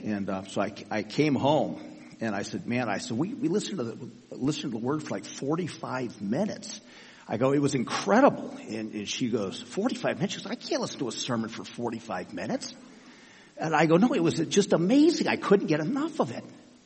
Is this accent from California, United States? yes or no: yes; Brentwood, California, United States; We're from Brentwood originally, and then my wife and I went to college and at Cal State Hayward